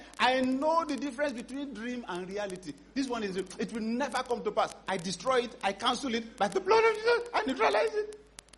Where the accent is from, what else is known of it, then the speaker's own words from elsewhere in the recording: Kogi, Nigeria; I have an uncle who was to get married December 21st at my hometown in Kogi State.